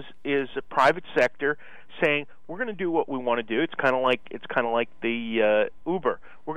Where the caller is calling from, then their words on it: San Francisco, California, United States; Hi, I'm calling from San Francisco.